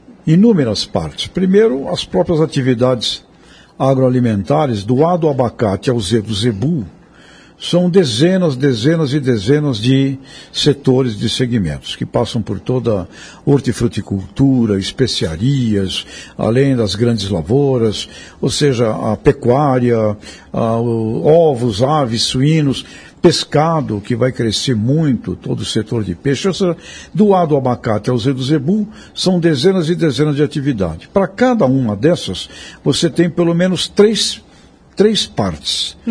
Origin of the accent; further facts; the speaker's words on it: São Paulo, Brazil; A cidade de São Paulo, de onde eu vim, não planta praticamente nada lá.